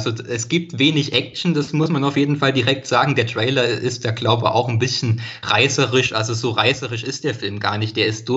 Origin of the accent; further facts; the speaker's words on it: Leipzig, Saxony, Germany; ich als Leipziger habe mich sehr gefreut